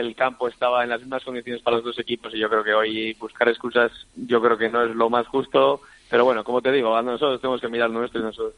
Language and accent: Spanish; San Sebastián, Basque Country, Spain; now in Majadahonda, Spain; vengo de Donosti, que en San Sebastián no existen los atascos.